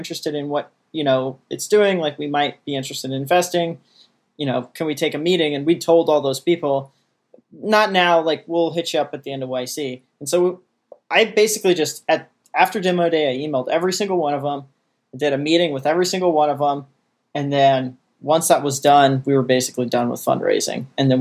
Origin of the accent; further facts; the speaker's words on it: Columbia, Missouri, United States; We're from Columbia, Missouri.